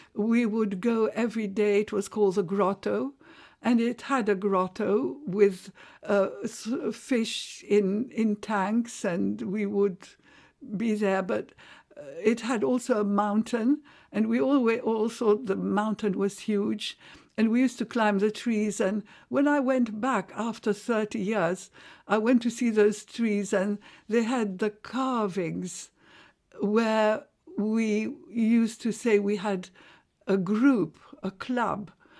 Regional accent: Zamalek, Cairo Governorate, Egypt; Yes, it was wonderful. I lived in a block of flats, which was quite grand.

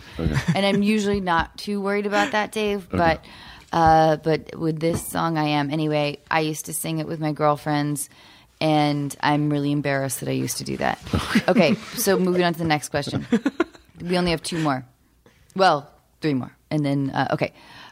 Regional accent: Pacific Northwest, United States; Although, I like cockroaches because I grew up in the Northwest. We don't really have a ton of cockroaches there.

